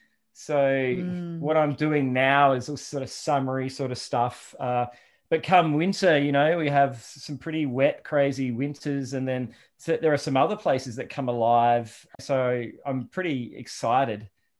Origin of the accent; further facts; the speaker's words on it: Adelaide, South Australia, Australia; But I guess, I grew up in Adelaide and life really changed for me when I picked up a guitar.